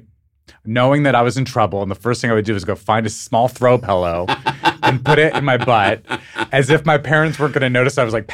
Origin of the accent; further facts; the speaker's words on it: Albuquerque, New Mexico, United States; you know, this state that I was born in.